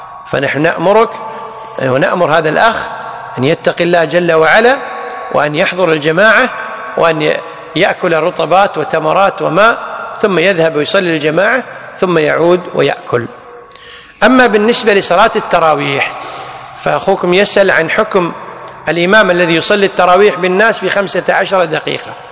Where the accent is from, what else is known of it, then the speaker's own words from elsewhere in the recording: Kuwait; أو بعض الناس عندنا بالكويت يسمونها التفلة